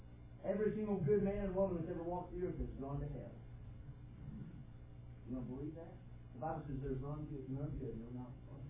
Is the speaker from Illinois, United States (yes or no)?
no; West Virginia, United States; now in Charlotte, United States; We grew up in West Virginia, but now we live outside of Charlotte, North Carolina.